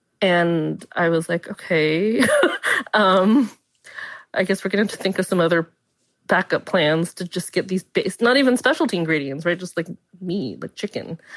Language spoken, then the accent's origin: English; California, United States; my grandma was in Boston and I grew up in California.